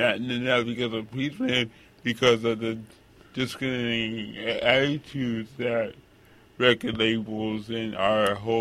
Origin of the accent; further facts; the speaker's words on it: New York, United States; You know, I grew up in New York, so I saw, you know, hip-hop artists on the corners back in the 70s